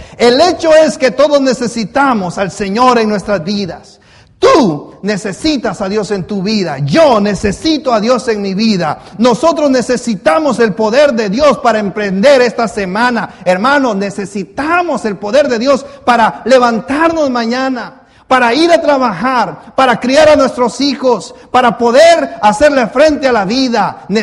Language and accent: Spanish; Guatemala; Yo dejé mi ombligo allá en Escuintla, la ciudad de las palmeras y golondrinas en Guatemala, al sur, en la costa del Pacífico. Yo soy chapín. Yo soy suramericano.